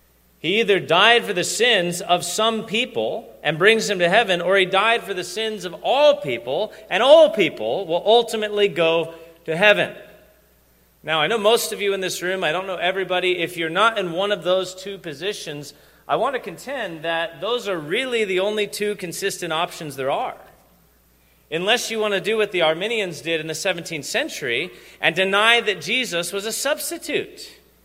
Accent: California, United States; I am from California. But I came out of a non-Christian background.

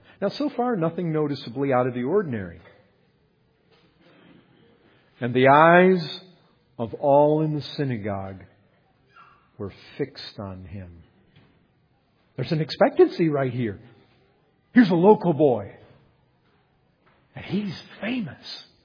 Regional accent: Paw Paw, Michigan, United States; I grew up in Pawpaw, Michigan. So it's like that. It's going back there. People know you. You got family there.

